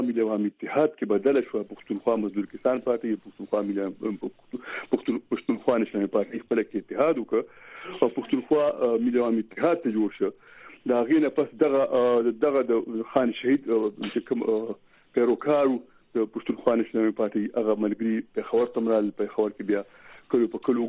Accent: Afghanistan; دا کابلیان دي دا افغانان دي او موږ افغانان یو

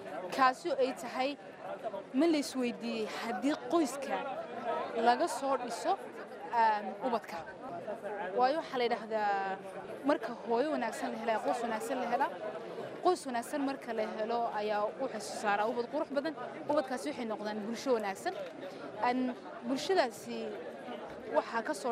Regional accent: Hargeisa, Woqooyi Galbeed, Somalia; baan qoranay ee magaalada Hargeysa ayaan ka imid

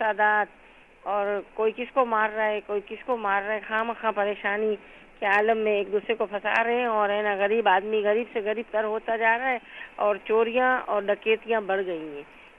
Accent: Karachi, Sindh, Pakistan; also born or lived in Mumbai, India; میں پیدا ہو گئی, تو میرے ابو میری امی کو لے کے گاؤں سے شہر چلے گئے تھے, بمبئی شہر باندرا میں. پھر باندرا میں ہم 4 مہینے رہے, پھر ہم لوگ یہاں کراچی آئے تھے ابو کے ساتھ.

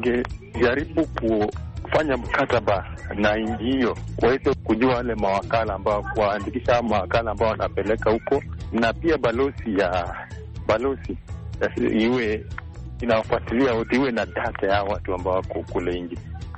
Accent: Moi's Bridge, Uasin Gishu County, Kenya; natoka Moses Bridge, Uasin Gishu County, Kenya.

